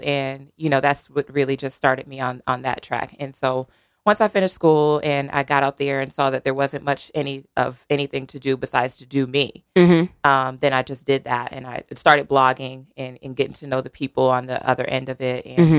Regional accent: Fairhaven, United States; Yeah, so I grew up in Fairhaven.

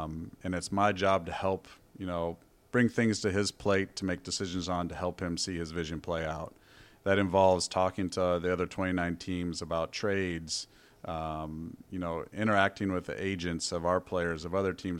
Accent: Des Moines, Iowa, United States; I'm Midwest guy, you know, probably no different than you. You grew up in Carmel. I grew up in Des Moines.

